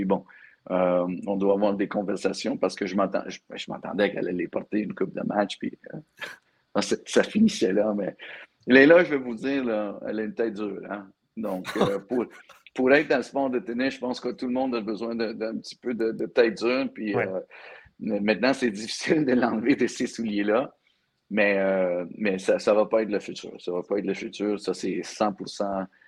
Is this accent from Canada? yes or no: yes; Quebec, Canada; now in United States; on est tellement fiers de toujours représenter, bien sûr, le Canada, bien sûr, le Québec, parce qu'on vient du Québec.